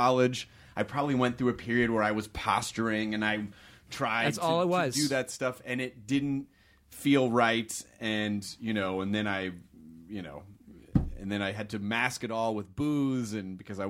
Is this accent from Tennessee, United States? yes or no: yes; Tennessee, United States; I grew up in the South too, which was very counter culture for the immediate culture that I was around. Not to be disparaging against Tennessee